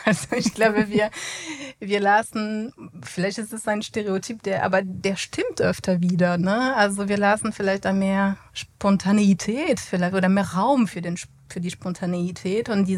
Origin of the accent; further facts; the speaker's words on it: France; German is a second language; now in Germany; weil als Französin wäre diese Frage nie möglich